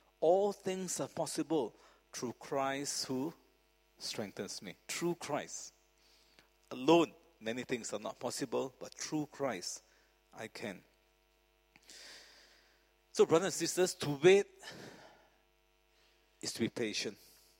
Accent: Malaysia; moved away as an adult; now in Singapore; And I came as a student from Malaysia, wondering what in the world am I doing in Singapore?

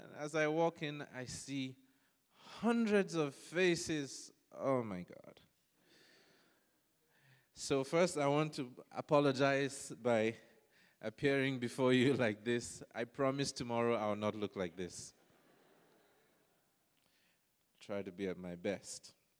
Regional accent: Nigeria; No, in Nigeria, we react to, you know, the way the things go on. So permit me to be as Nigerian as possible, please.

